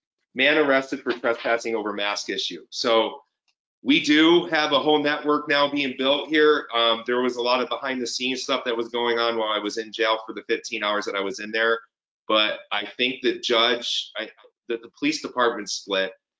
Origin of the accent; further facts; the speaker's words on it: Syracuse, New York, United States; I'm from Syracuse, and my grandfather, we used to have a camp in Teresa on Red Lake, north of Watertown. So I'm very familiar with upstate New York.